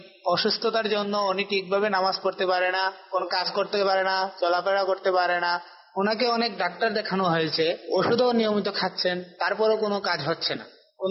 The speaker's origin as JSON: {"language": "Bangla", "town": "Habiganj", "region": "Sylhet Division", "country": "Bangladesh", "said": "আমার বাড়ি সিলেট হবিগঞ্জ।"}